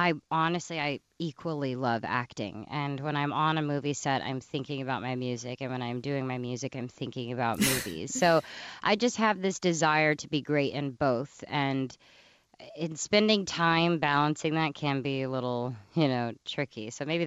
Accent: Texas, United States; I needed to continue to eat some of the things that I've always wanted because I'm from Texas.

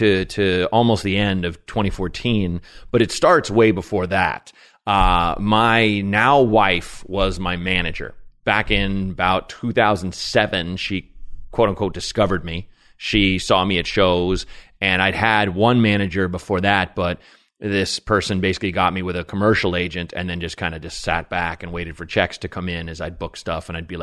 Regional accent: Portland, Oregon, United States; We shot it in a former porn theater in Portland, Oregon, my hometown, the Paris.

